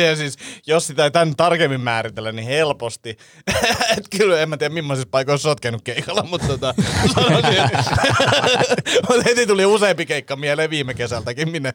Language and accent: Finnish; Vantaa, Uusimaa, Finland; mä oon Martinlaaksosta, että Vantaa niin kuin, ei se vaan lähe. Niin kuin, että 20 vuotta kun asunut Vantaalla, niin vantaalaisuus niin ei se vaan enää lähe siitä miehestä.